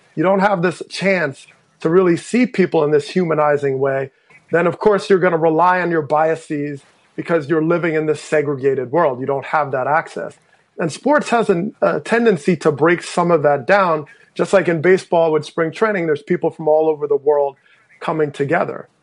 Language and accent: English; Teaneck, New Jersey, United States; we had the funeral in my hometown of Teaneck